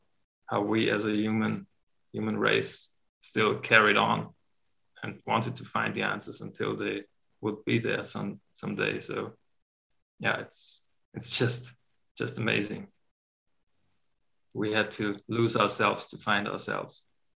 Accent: Obdach, Styria, Austria; English is a second language; now in Graz, Austria; I was born in Austria, a little area called Obdach in the province of Styria. Grew up there, went to school there. Then I studied in Graz, moved back home again. And then when I met my girlfriend, I moved to Graz again. And I'm now living and working in Graz

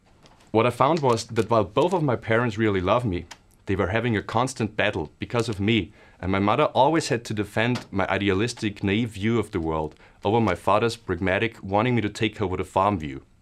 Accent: Austria; English is a second language; I'm 31 years old and I'm from Austria.

